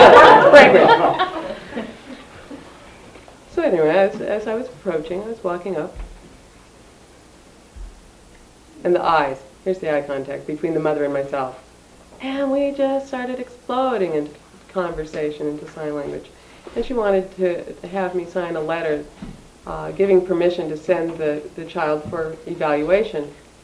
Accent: Detroit, Michigan, United States; So I was growing up in Detroit.

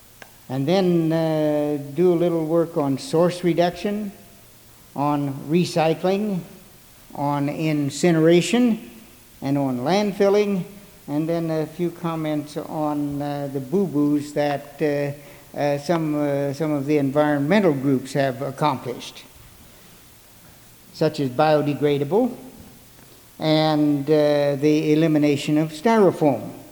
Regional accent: Tacoma, Washington, United States; I am from Tacoma, Washington.

